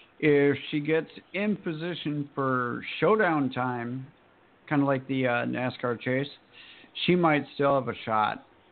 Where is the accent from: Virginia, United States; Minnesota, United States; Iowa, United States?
Minnesota, United States; NHRA will take a weekend off before they come to my home state of Brainerd.